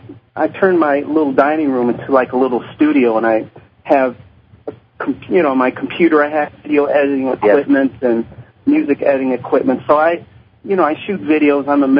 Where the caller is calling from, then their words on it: Minneapolis, Minnesota, United States; I'm calling from Minneapolis, St. Paul, Minnesota.